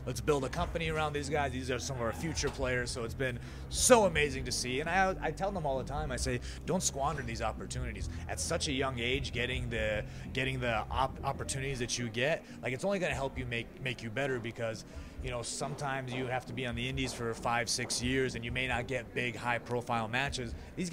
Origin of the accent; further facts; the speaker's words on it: Minnesota, United States; to also share a very special moment in Minnesota, in my hometown